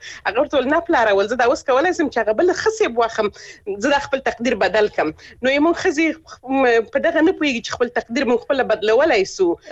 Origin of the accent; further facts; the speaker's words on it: Helmand, Afghanistan; زه خپل د هلمند ولایت څخه يم، هلمند ولایت کې د لری پرتو سیمو کې زه همیشه تاګ را تاګ کلیوالو سره لرم، دوستانو سره، ځکه چې خپل د کلی خلک یو.